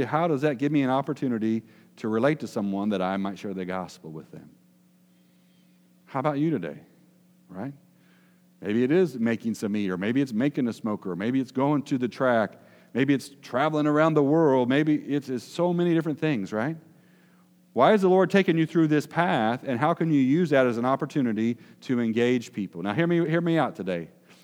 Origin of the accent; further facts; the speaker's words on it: Decatur, United States; I grew up in Decatur and just good old blue-collar, hardworking people, not the wealthiest of the wealthy, not the poorest of the poor.